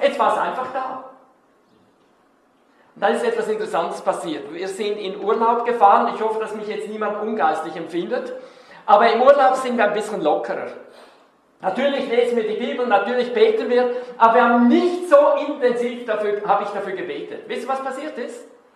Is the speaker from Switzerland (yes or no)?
yes; Switzerland; Und dann ist etwas passiert, was wir als Schweizer überhaupt nicht kennen.